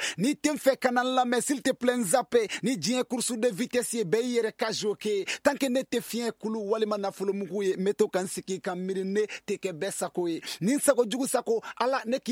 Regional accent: Bla, Ségou, Mali; Voilà, vu que je venais de loin, de très loin même. Je viens de Bla.

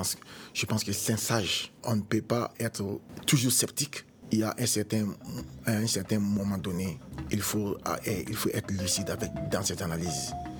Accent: Mali; donc nous sommes tous des Maliens.

